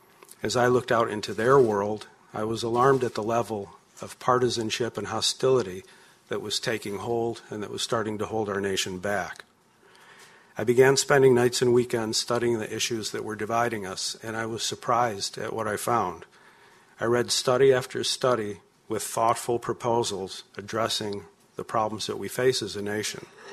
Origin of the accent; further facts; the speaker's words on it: Rochester, New York, United States; I own a real estate development company in Rochester, New York, my hometown.